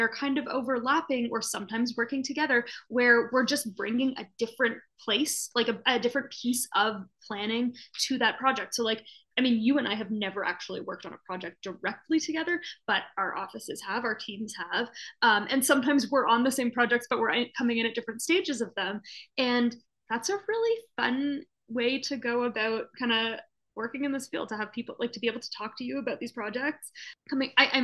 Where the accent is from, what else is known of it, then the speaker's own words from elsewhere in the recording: Toronto, Ontario, Canada; I'm from Toronto